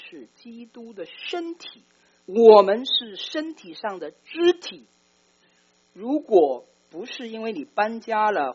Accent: China; 我们中国人讲这个君子礼遇

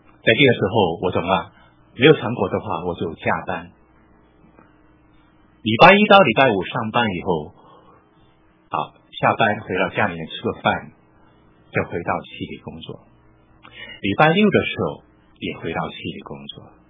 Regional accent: Hong Kong; 我是在香港出生长大，我在香港中学的时候就信了主

